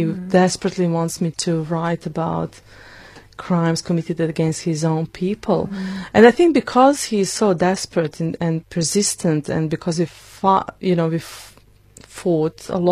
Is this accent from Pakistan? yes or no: no; Bosnia & Herzegovina; English is a second language; Or when people learn that you are from Bosnia, because we have this special identity of war victim or survivor of something, and I write about that as well.